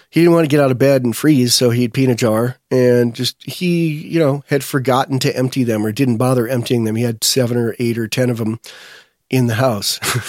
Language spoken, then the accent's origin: English; United States; I was standing, because I'm an American, and I was looking out the window.